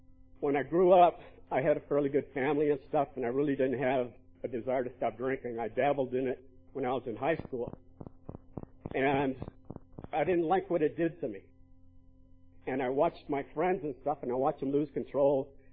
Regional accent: Texas, United States; moved away; also born or lived in Tucson, Arizona / California; I left my home state of Texas, and I went to Arizona, and I figured if I left, made it geographic, my life would change.

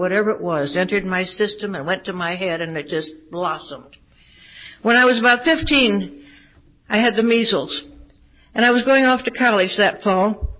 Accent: Pennsylvania, United States; born there; And I was born in Pennsylvania. I'm an only child.

